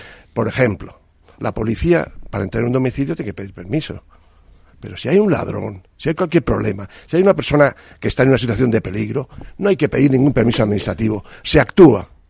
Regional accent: Valencian Community, Spain; Los valencianos, yo soy valenciano.

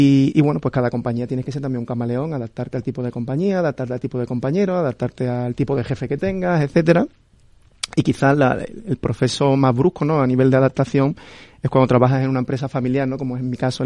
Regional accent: El Puerto de Santa María, Andalusia, Spain; yo soy de Cádiz, del puerto de Santa María.

